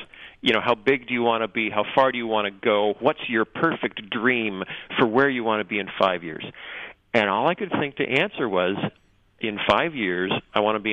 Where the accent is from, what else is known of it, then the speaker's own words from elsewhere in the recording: United States; And that's particularly growing up in the States, you know